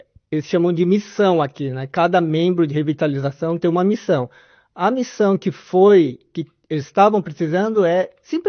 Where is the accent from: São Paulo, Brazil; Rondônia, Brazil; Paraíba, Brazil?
São Paulo, Brazil; moved away as an adult; now in Japan; Então, eu sou de São Paulo, nasci em São Paulo, capital, vivi lá até os 22 anos. Com 22 eu vim para o Japão a primeira vez e eu fiquei por 15 anos trabalhando na região de Tóquio, Kanagawa. Aí depois de 2006 acabei retornando para o Brasil